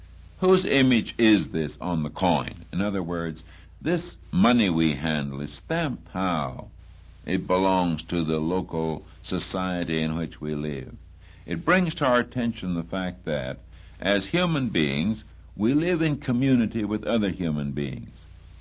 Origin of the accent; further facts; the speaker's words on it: Canada; it happens in my own case that I was born and reared in Canada, and I grew to manhood and lived for a time as a Canadian citizen.